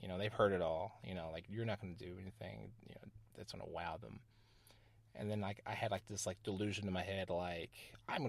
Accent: Paducah, Kentucky, United States; here I am, back in my hometown area, and this is where I'm from, and here I am.

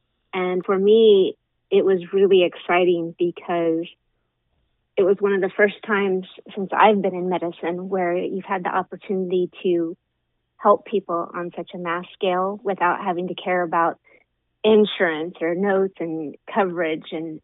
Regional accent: Ukiah, California, United States; I grew up in Ukiah. I grew up in this county.

